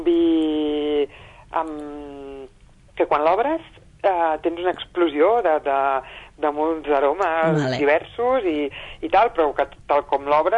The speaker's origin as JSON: {"language": "Catalan", "region": "Catalonia", "country": "Spain", "also_born_or_lived": "Burgundy, France", "said": "jo soc del Penedès, però me'n vaig anar a estudiar a la Borgonya"}